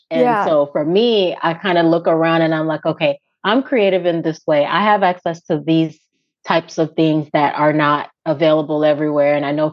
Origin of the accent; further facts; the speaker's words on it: Ghana; now in United States; where I grew up in Ghana, we use these nets as like our bath for bathing.